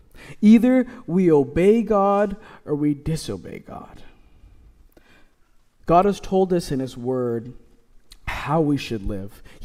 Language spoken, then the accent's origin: English; Canada; As a Canadian, we are reminded by the world that we are polite people.